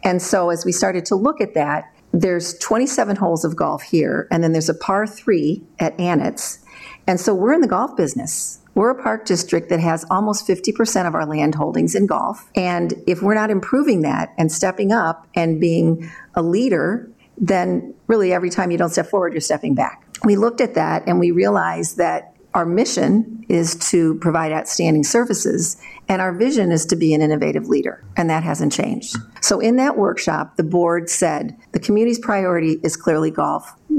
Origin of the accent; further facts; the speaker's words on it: Geneseo, Illinois, United States; moved away as an adult; now in Northbrook, United States; I really didn't think about leaving Geneseo because I love my hometown and I was close to family and it was a great place to raise our kids